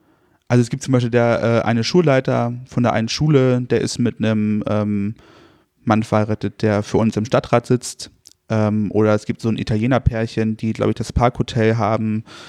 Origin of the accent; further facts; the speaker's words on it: Rendsburg, Schleswig-Holstein, Germany; now in Kiel, Germany; Nein, ich bin in Rendsburg geboren und bin dann so in Dörfern aufgewachsen.